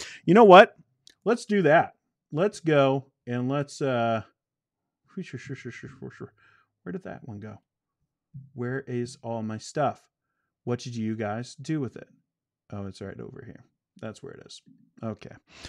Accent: United Kingdom; I was brought up in the Open Brethren in the UK.

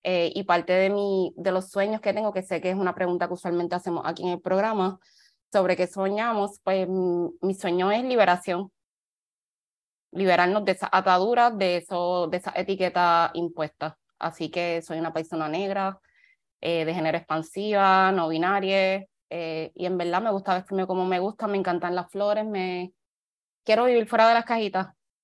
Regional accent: Arroyo, Puerto Rico; yo me crié en Arroyo, Puerto Rico, o sea, parte sureste de Puerto Rico, predominantemente negra, esa comunidad.

